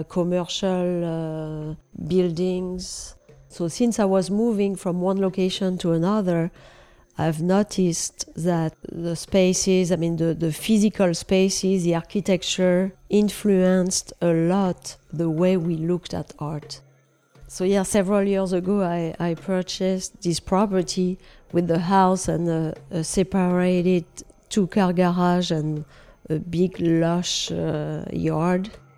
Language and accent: English; Brittany, France; moved away as an adult; now in United States; I'm a French citizen. I was born in France from Lebanese parents. And I grew up in Brittany, where I studied. And I came to United States 22 years ago.